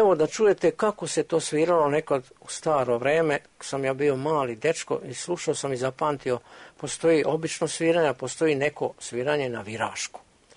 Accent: Vlaška, Belgrade, Serbia; Sad se nalazim u penziji i vratio sam se u moj rodni kraj, selo Vlaška kod Mladenovca

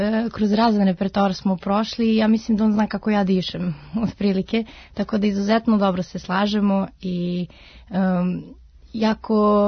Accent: Belgrade, Serbia; kod nas u Beogradu

